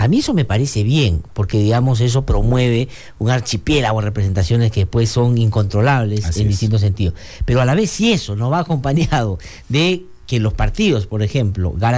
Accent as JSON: {"language": "Spanish", "region": "Amazonas", "country": "Peru", "said": "en mi región de donde soy yo, en Amazonas"}